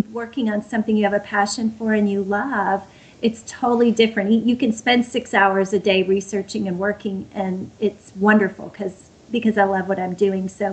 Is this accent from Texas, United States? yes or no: yes; Texas, United States; born there; because we are from Texas. I was born in Texas. Went to Baylor and SMU Law School.